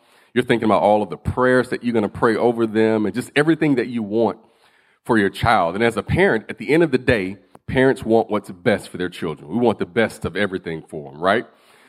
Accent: Alabama, United States; I'm from Alabama. Say y'all a lot.

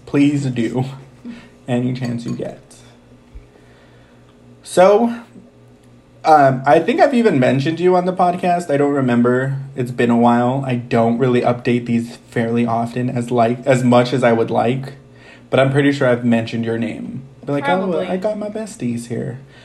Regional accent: New Mexico, United States; I'm from New Mexico.

